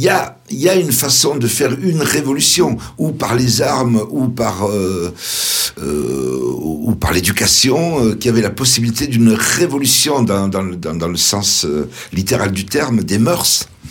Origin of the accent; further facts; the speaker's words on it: Toulouse, Occitanie, France; Moi, je suis toulousain